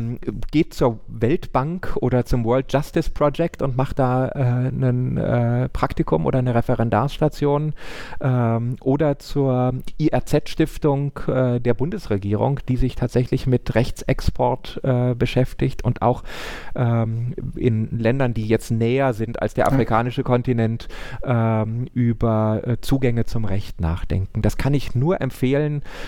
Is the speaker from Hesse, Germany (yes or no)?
no; Cologne, North Rhine-Westphalia, Germany; Ich würde euch als Kölner empfehlen